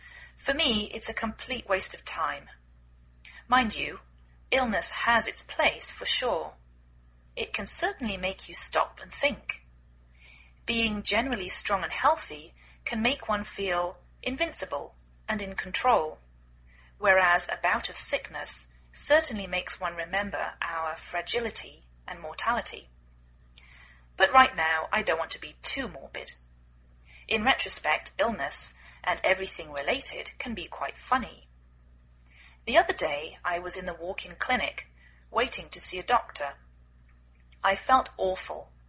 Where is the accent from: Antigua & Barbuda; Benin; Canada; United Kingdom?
United Kingdom; England; now in United States